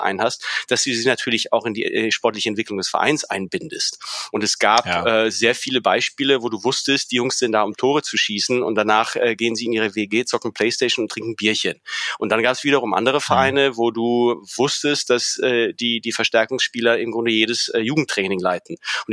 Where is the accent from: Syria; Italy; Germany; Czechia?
Czechia; ich war Tscheche und ist in die Liga.